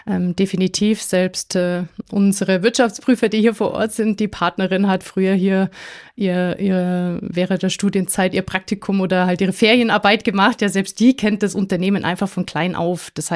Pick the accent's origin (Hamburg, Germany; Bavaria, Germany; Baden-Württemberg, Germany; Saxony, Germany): Bavaria, Germany; Ingolstadt; also ich komme ursprünglich aus Ingolstadt